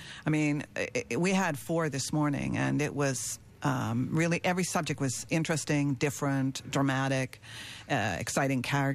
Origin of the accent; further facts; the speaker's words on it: Ontario, Canada; Well, you know, I grew up in Northern Ontario, so I'm biased. I think there's some really good talent here.